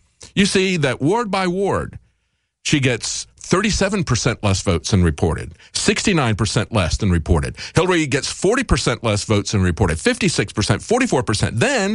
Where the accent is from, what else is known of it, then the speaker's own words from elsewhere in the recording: Raleigh, North Carolina, United States; I don't know Frank, even though I'm from Raleigh as well.